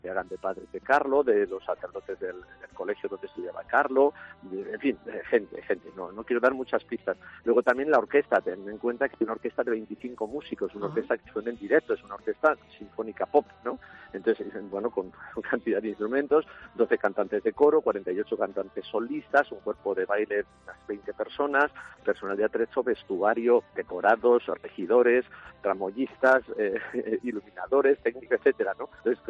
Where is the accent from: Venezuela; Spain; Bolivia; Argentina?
Spain; Cuenca, Castilla-La Mancha; nosotros somos de Cuenca. Yo estoy en el seminario, soy el rector del seminario diocesano de Cuenca